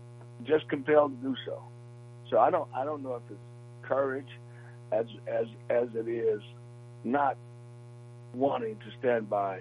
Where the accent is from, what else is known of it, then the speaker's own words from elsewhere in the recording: Milwaukee, Wisconsin, United States; I complained about the state of affairs in Milwaukee, you know, being raised here, growing up in Milwaukee, we've seen a different dynamic, good, bad, and indifferent in a lot of cases.